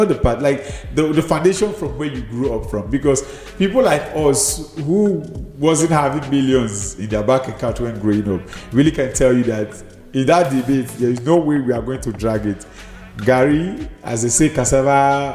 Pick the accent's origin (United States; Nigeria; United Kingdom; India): Nigeria; I'm from Nigeria.